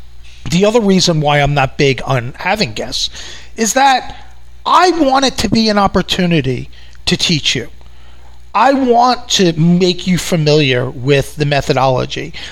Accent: New York, United States; And I used to think it's because I'm from New York and we're traditionally impatient people

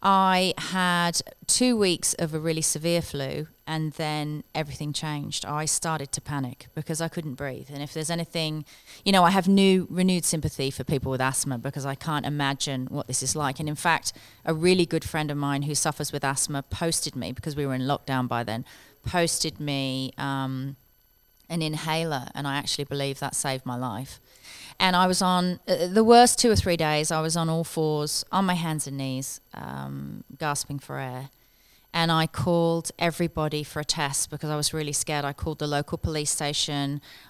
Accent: United Kingdom; I wasn't allowed to vote because I'm British

